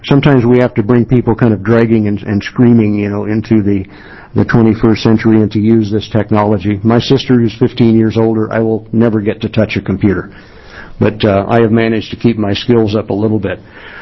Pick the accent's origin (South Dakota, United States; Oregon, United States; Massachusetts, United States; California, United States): Oregon, United States; Hood River; born there; my ancestors came across the Oregon Trail and landed here, and I was born up in the Hood River Valley.